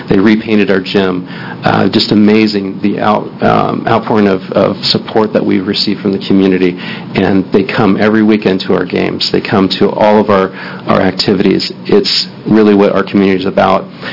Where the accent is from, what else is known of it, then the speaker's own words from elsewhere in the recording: Columbus, Ohio, United States; now in Corvallis, United States; As far as I come from a large city. I come from Columbus, Ohio.